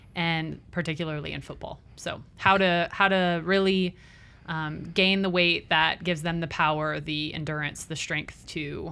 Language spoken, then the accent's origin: English; Louisiana, United States; I am originally from Louisiana.